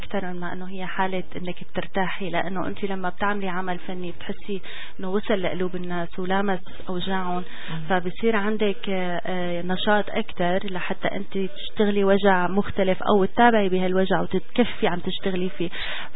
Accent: Syria; moved away; فانا اللي فخر انه انا سورية، واللي فخر اني لسه بحس بالوجع بالرغم من اني بالغربة من سنين، يعني لا بأس فيها، صار لي زمان طالع برا سوريا

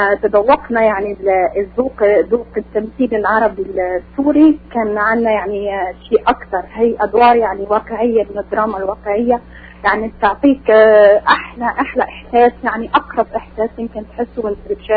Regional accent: Morocco; انا مغربيه من الاصل، بس احنا ربينا مع الافلام المصريه والتمثيل المصري

